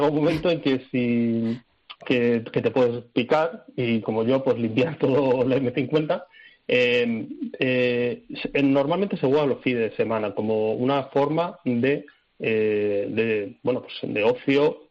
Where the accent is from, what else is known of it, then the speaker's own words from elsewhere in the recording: Albacete, Castilla-La Mancha, Spain; moved away as an adult; now in Madrid, Spain; yo soy de Albacete, me vine a Madrid a trabajar hace unos 14 años